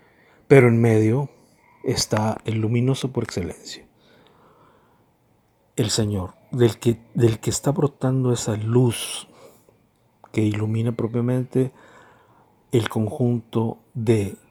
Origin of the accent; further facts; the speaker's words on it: Mexico; Nuestro pueblo mexicano es rico en frases, en proverbios.